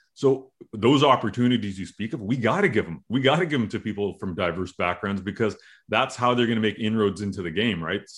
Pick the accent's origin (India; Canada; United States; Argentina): Canada; I'm born and raised in Canada. I understand English.